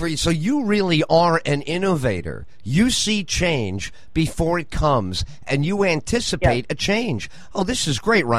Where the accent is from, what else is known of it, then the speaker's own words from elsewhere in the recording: New York City, New York, United States; Because I grew up in New York City, so I used to go down the Garment District.